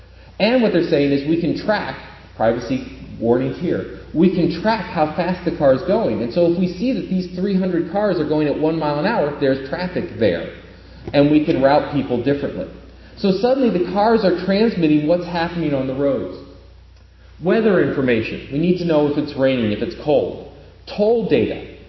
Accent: Syracuse, New York, United States; Now, I'm from Syracuse, so we know a lot about salt.

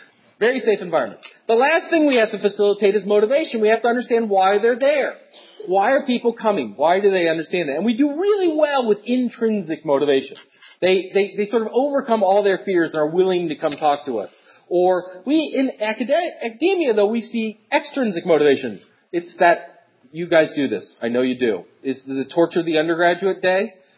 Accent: Syracuse, New York, United States; And I'm from Syracuse, and I'm going, it's not snowing, it's a great day, right?

